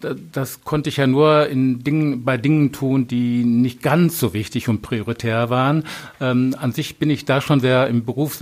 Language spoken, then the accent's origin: German; Essen, North Rhine-Westphalia, Germany; Ich bin in Essen aufgewachsen und habe hier auch bis aufs Studium immer, war ich auch immer tätig.